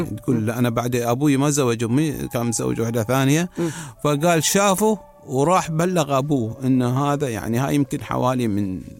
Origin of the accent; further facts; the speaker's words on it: Fujairah, United Arab Emirates; يعني إحنا عندنا في الفجيرة